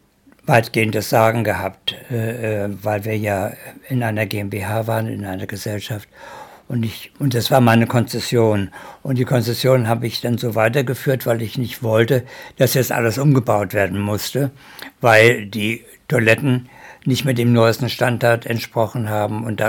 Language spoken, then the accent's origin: German; Schwerin, Mecklenburg-Vorpommern, Germany; now in Wiesbaden, Germany; Ein Teil geht nach Schwerin in meine Heimatstadt, von der ich damals 1958, 59 in den Westen gegangen bin. Und die andere Hälfte bleibt in Wiesbaden, wo ich über 50 Jahre gelebt habe.